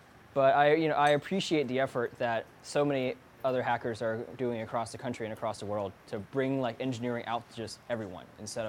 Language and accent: English; Atlanta, Georgia, United States; Well, so my hometown is Atlanta, and growing up in suburban Atlanta, which is like upper white middle class suburban soccer momville